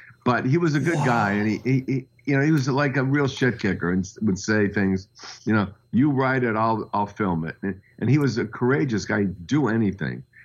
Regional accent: Studio City, California, United States; I'm a guy from Studio City.

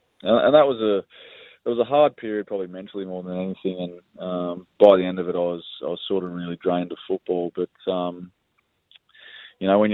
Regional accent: Melbourne, Victoria, Australia; that'll always be my home club. So you know, my time at Melbourne Victory is probably the proudest time of my

